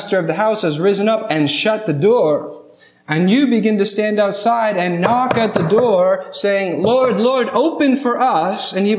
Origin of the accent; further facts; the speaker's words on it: New England, United States; I'm from New England, so I can, but I know he's not with New England.